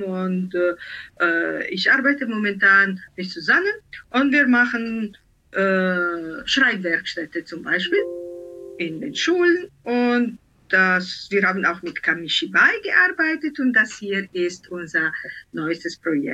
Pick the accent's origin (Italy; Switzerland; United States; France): Italy; German is a second language; now in Hamburg, Germany; Ich bin Italienerin, das hört man vielleicht jetzt raus.